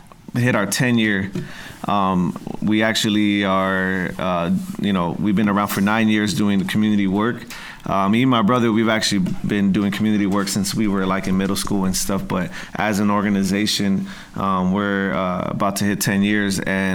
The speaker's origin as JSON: {"language": "English", "town": "Pacoima", "region": "California", "country": "United States", "tie": "born or raised there", "said": "So we're pretty much born and raised in Pacoima. Our family, we have like maybe, we're probably the second generation in Pacoima from our family. Most of our family came from Mexico. But we did grow up out here."}